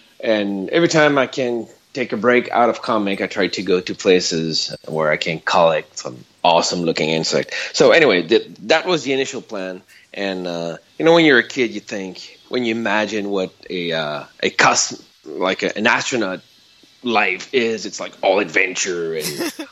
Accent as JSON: {"language": "English", "town": "Montreal", "region": "Quebec", "country": "Canada", "said": "And I'm French-Canadian. I'm from Montreal, so I could have either choose the American market or the European market."}